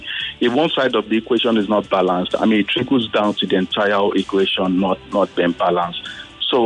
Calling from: Aja, Lagos, Nigeria; I'm calling from Aja.

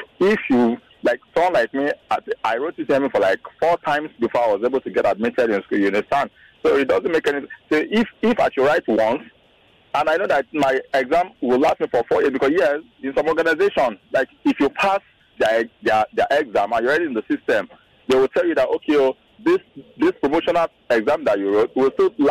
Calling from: Lekki, Lagos, Nigeria; I'm calling from Lekki.

